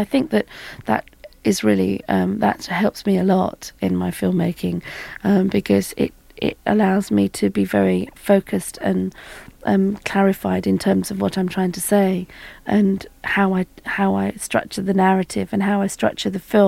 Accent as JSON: {"language": "English", "country": "United Kingdom", "said": "And I'm British"}